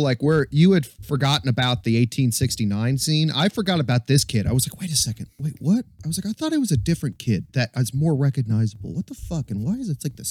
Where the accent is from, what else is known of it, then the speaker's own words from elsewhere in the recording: Tennessee, United States; you know, my home state of Tennessee, where Max now lives